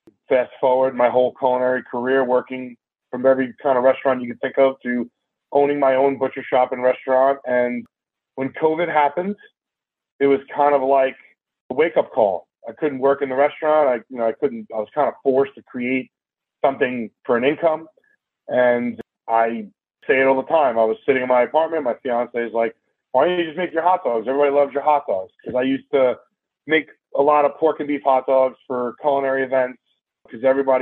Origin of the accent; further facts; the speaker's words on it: New York, United States; growing up in New York, going to Jewish delis and getting a great kosher dog